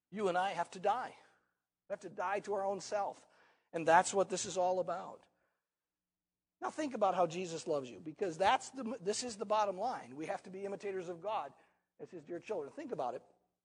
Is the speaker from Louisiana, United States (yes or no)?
no; Wisconsin, United States; As many of you know, I come from Wisconsin, born and raised there.